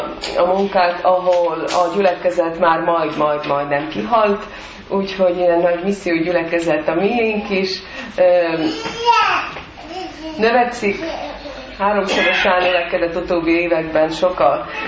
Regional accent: Estonia; a kárpátaljai dédnagyapám református lelkész volt, én ott nőttem fel, Észtországban születtem, ott nőttem föl, de a nyarainkat valóban Kárpátalján töltöttünk.

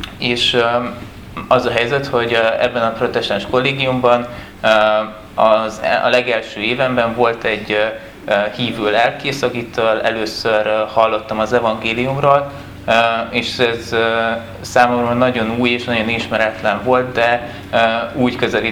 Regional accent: Nyíregyháza, Szabolcs-Szatmár-Bereg, Hungary; Igazából én innen elég közelről származom, én nyíregyházi vagyok. Egy vallásos családból származom.

